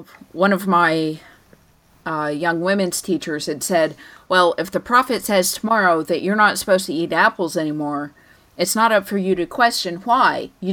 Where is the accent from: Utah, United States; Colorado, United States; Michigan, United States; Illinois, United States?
Colorado, United States; because I grew up in Colorado, and we're not a huge group, you know.